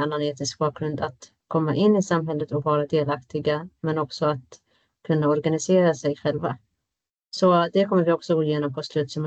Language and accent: Swedish; Palestine